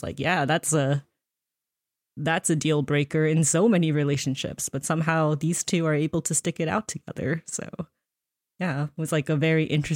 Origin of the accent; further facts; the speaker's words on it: Alpharetta, Georgia, United States; And actually I'm from Alpharetta